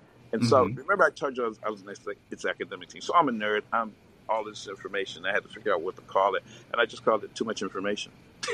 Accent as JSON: {"language": "English", "town": "Glenarden", "region": "Maryland", "country": "United States", "said": "I said, listen, I'm from Glen Arden, Ardmore in Maryland, Prince George's County."}